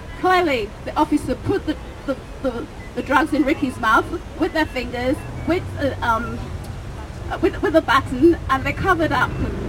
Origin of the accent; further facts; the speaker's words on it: North West England, United Kingdom; I'm from Cheshire. I'm here in London today